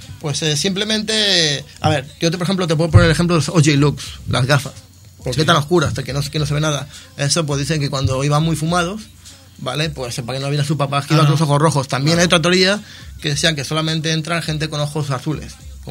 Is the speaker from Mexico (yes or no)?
yes; Mexico; born there; A ver, yo nací en México, ¿vale? Y tengo familia en Califa.